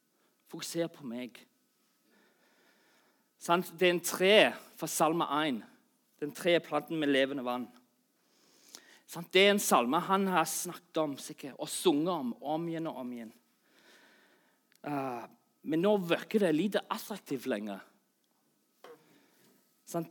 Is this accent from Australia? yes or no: yes; Australia; Og 6 år senere, mens kompisene mine er hjemme i Australia, sant, de hadde fått seg jobb, kjøpt seg hus, begynner å etablere seg i livet.